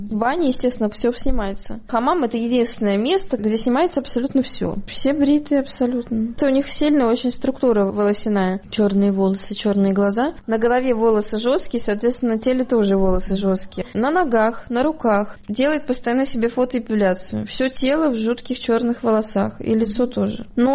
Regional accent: North Caucasus, Russia; еще не додумала сказать, что я из России. Всегда говорю, что я с Кавказа, Кавказе, да.

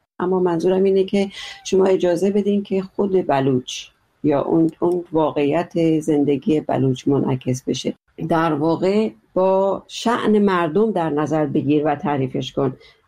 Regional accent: Iran; به عنوان یک کسی که از جای دیگه هستیم که بابا ما یه بخشی از ایرانیم

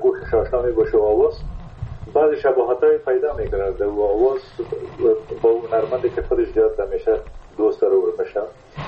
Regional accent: Kunduz, Afghanistan; born there; در قندوز در اون زمانی که ما به دنیا آمدم پدرم در اسپینزر قندوز مصروف ایفای وظیفه بوده و در اون زمان البته تا سنای 3 سالگی را ما در قندوز بودیم

